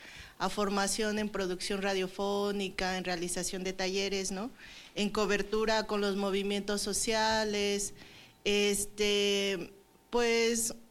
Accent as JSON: {"language": "Spanish", "region": "Oaxaca", "country": "Mexico", "said": "soy de Oaxaca, soy de la Mixteca Alta."}